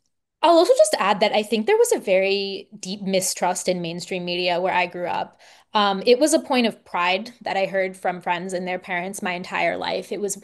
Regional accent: Texas, United States; I'm from like a deep red part of Texas, that sort of lacks a local paper. I think there's sort of like an offshoot of the Houston Chronicle called the Conroe Courier that covers us

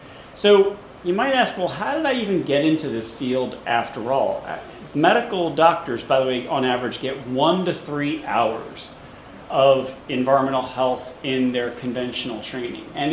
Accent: New York, United States; I grew up in the West Village in Manhattan

